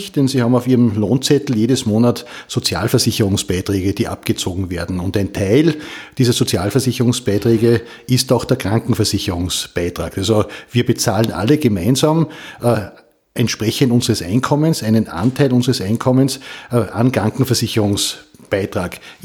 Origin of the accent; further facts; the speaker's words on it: Salzburg, Austria; Ich bin eigentlich Salzburger.